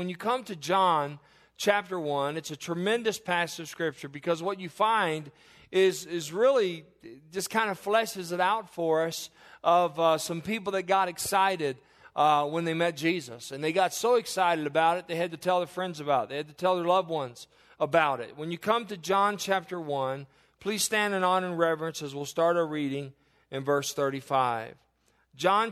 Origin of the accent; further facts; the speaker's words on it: Kentucky, United States; growing up in Northern Kentucky there, we were not too far from downtown Cincinnati.